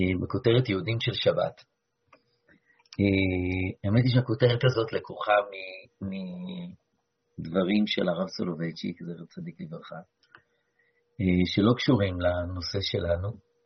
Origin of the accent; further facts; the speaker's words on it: Herzliya, Tel Aviv District, Israel; בהרצליה שאני גדלתי בה, אני בהחלט יכול לומר שיום שישי בצהריים היה סוף יום, סוף שבוע, אבל באמת, חיות נסגרו, ושבת ירדה על העיר החילונית.